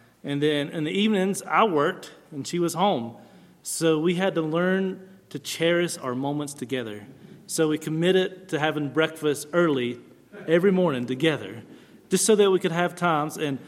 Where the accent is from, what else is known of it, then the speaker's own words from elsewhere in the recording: Virginia, United States; And so the Lord led us out of the Air Force and took us back to where I grew up in Virginia.